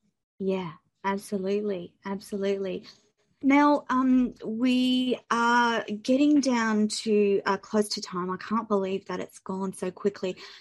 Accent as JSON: {"language": "English", "country": "Australia", "tie": "born or raised there", "said": "And I'm an Australian, I've grown up in Australian, generations of Australian in my line"}